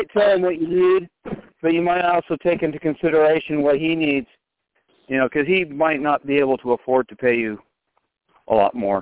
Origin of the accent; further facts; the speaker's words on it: Wisconsin, United States; I was raised in Wisconsin, so I can dress for it.